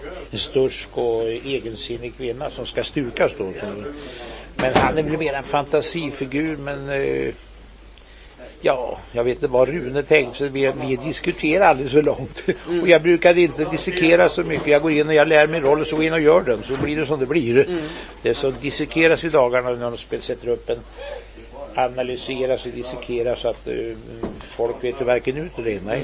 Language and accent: Swedish; Eskilstuna, Södermanland, Sweden; Jag kommer från Eskilstuna själv, så vi har ungefär samma dialekt.